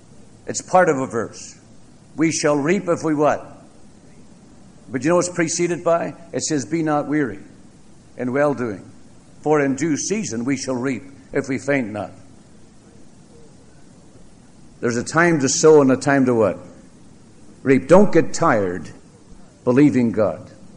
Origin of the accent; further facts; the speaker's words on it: Northern Ireland, United Kingdom; I said, no, I'm not a Canadian. I am from Ireland, Northern Ireland.